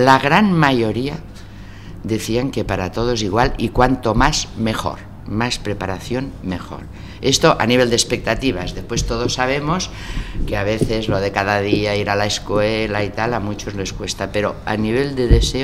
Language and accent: Spanish; Banyoles, Catalonia, Spain; yo soy de Bañolas, hay un lago, si lo conocéis, y como estaba cerca de Figueras y entre Figueras y Gerona